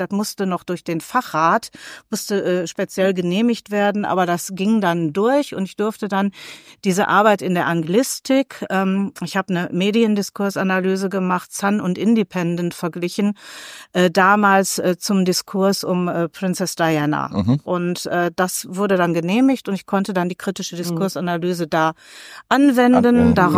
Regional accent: Duisburg, North Rhine-Westphalia, Germany; born there; Ich bin hier in Duisburg geboren und ich habe hier in Duisburg lange in verschiedenen Praxen und Krankenhäusern in meinem ersten Beruf als Arzthelferin gearbeitet

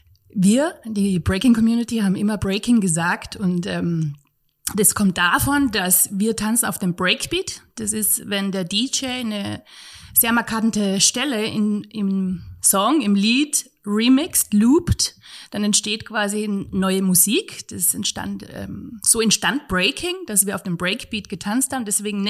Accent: St. Gilgen, Salzburg, Austria; also born or lived in Spain; now in Stuttgart, Germany; ich komme aus dem schönen Salzkammergut, St. Gilgen am Wolfgangsee in Österreich und habe eine Zeit in Spanien gewohnt und bin durch die Liebe dann nach Stuttgart gekommen und bin noch immer hier.

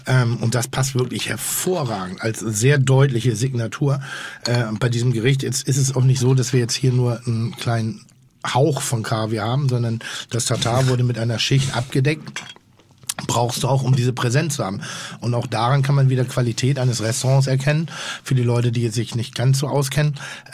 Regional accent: Northern Germany, Germany; Und ich bin ja Norddeutscher

